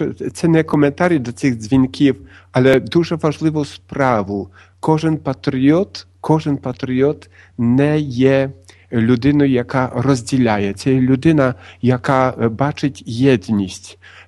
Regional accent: Poland; Ukrainian is a second language; now in Ukraine; Я ж не підкреслюю того, що я поляк, правда?

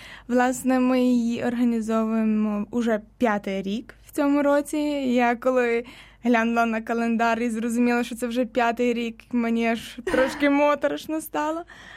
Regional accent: Ivano-Frankivsk, Ivano-Frankivsk Oblast, Ukraine; now in Kyiv, Ukraine; в мене в дитинстві в Івано-Франківську, де я виросла, це просто моє улюблене свято

